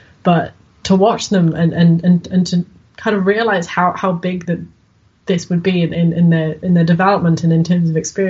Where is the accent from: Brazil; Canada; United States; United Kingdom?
United Kingdom; because we're British and that's what happens.